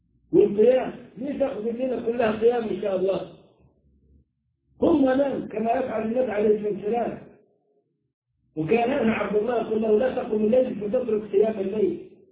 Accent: Upper Egypt, Egypt; زي ما بيعملوا عندنا في الصعيد

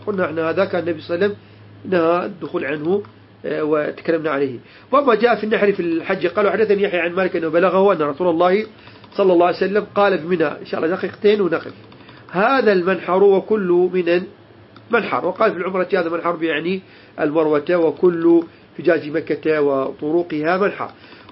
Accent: Iraq; accent: Iraqi; نحن اللهجة العراقية طبعا فيها من الفصحى الشيء الكثير جدا

